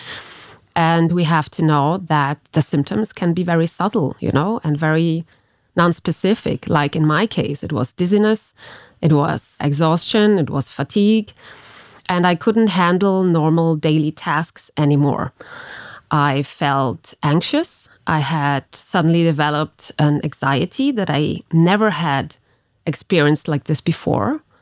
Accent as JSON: {"language": "English", "country": "Luxembourg", "said": "I went to European school, so I was always more used to the international multicultural environment. And I would rather say that I feel European. I'm Luxembourgish, I'm German, I'm Polish, and I really enjoy living in Luxembourg"}